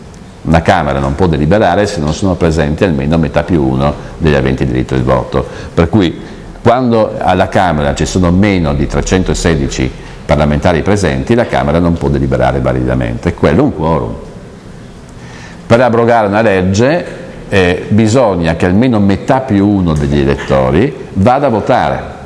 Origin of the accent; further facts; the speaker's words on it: Bolzano, Trentino-Alto Adige, Italy; io sono di Bolzano, per cui le Dolomiti le conosco un po' bene